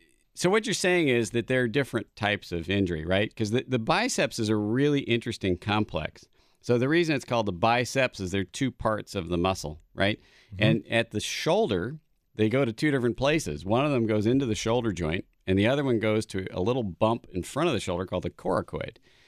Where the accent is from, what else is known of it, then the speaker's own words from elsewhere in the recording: Ireland; I'm Irish, I'm sunburning under the lights here in the studio.